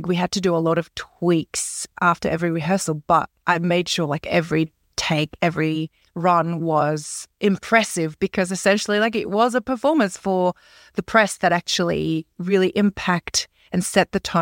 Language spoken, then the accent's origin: English; Australia; And I'm like, okay, I guess I'm Australian.